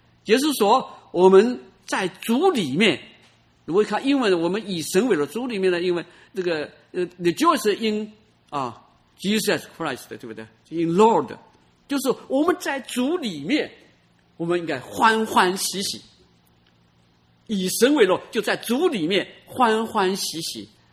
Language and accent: Chinese; China; 我们中国人都是家家都要念的经，难念的经